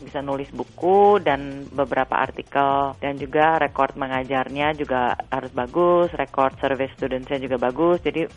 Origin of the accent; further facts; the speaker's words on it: Java, Indonesia; lahir dan besar di Indonesia, terutama di budaya Jawa